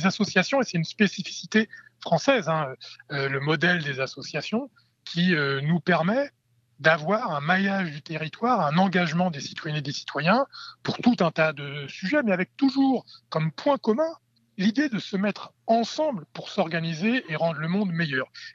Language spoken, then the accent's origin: French; Rouen, Normandy, France; j'étais chez moi en Normandie, dans la banlieue de Rouen